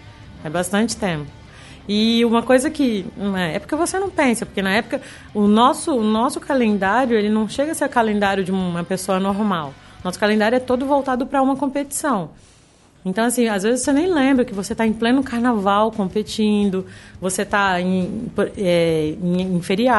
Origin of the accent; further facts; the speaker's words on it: Brasília, Federal District, Brazil; now in Rio de Janeiro, Brazil; quando eu saí de Brasília para vir para o Rio, eu vim sozinha. Então, eu já me afastei da minha família desde então.